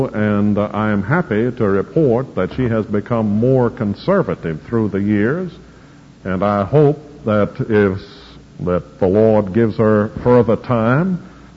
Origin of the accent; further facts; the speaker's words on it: the South, United States; accent: Southern; that's the only time I'm ever embarrassed as a Southerner, when I have to pronounce "I can't" by itself. I still sound like a countryman when I do it